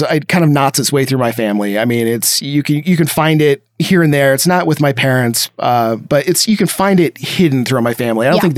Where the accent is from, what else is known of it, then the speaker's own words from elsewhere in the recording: Ohio, United States; So I'm from Ohio, and my parents owned the company that made Crash Test Dummies.